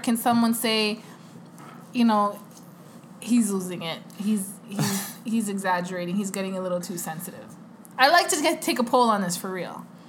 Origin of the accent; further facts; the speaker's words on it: Canada; Okay, because I'm Canadian.